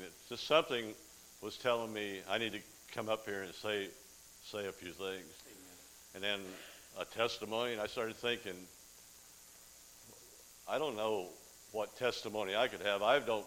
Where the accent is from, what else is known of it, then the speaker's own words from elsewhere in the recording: Texas, United States; I started thinking back to when I grew up in West Texas and Mama took us to church.